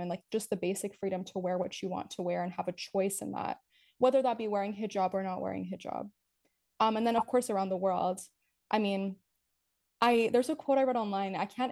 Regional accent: Canada; I only really know what I grew up with in Canada

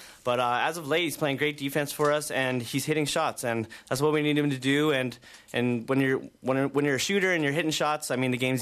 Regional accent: Prince George, British Columbia, Canada; It's like I'm from Prince George

